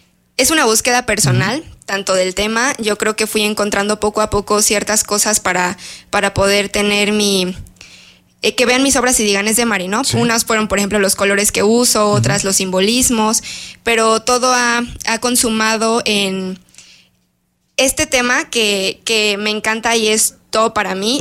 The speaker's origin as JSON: {"language": "Spanish", "town": "San Juan del Río", "region": "Querétaro", "country": "Mexico", "lives_now": "Querétaro, Mexico", "said": "Yo soy de San Juan del Río. Y posterior, pues, inicié la carrera de artes visuales en San Juan. Sí. Y a mitad de la carrera me cambié acá a Querétaro."}